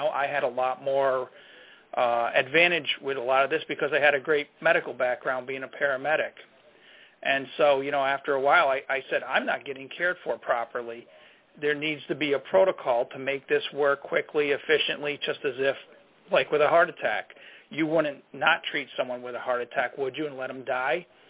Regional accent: New York, United States; I'm from New York State.

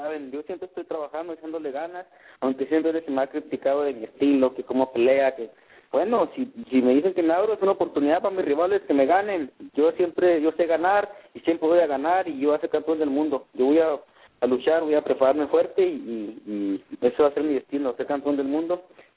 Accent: Chihuahua, Mexico; yo vengo de la sierra. Yo soy como cualquier otro niño que ven que ha crecido en la ciudad

